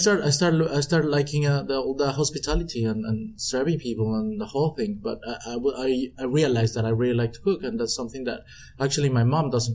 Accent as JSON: {"language": "English", "country": "Mexico", "tie": "born or raised there", "second_language": "English", "said": "growing up in Mexico, it's a deep part in my culture."}